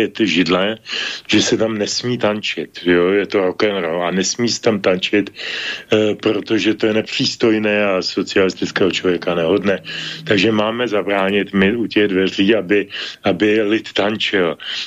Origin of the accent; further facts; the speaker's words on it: Pardubice, Pardubice Region, Czechia; ale já pocházím z Pardubic